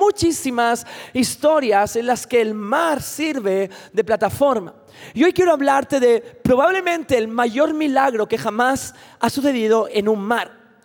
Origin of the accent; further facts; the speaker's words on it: Catalonia, Spain; mi acento español castizo. En verdad soy catalán.